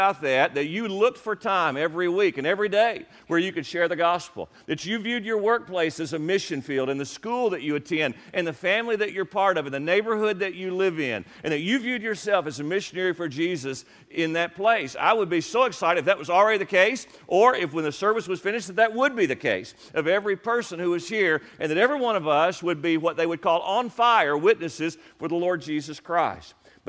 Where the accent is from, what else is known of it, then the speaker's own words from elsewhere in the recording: Lamasco, Kentucky, United States; I grew up in around Lyon County, a little spot in the road called Lamasco, and was redneck from day one